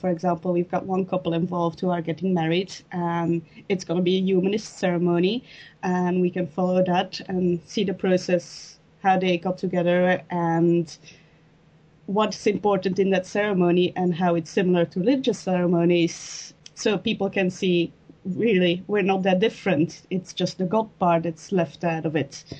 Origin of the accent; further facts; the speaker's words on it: Belgium; Well, I grew up in Belgium, which by default means you're a Catholic, but it's not a very Roman Catholic country.